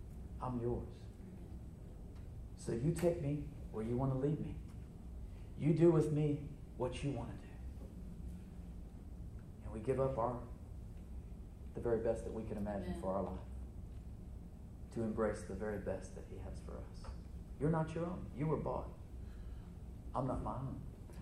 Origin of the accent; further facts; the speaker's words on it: United States; I could have been born anywhere, Suzette, but I'm an American.